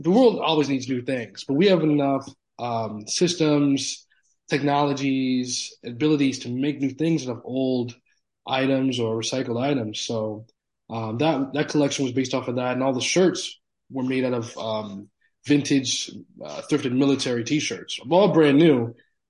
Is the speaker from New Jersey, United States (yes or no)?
yes; Piscataway, New Jersey, United States; I grew up in Piscataway, New Jersey. Like I said, it's not close to New York.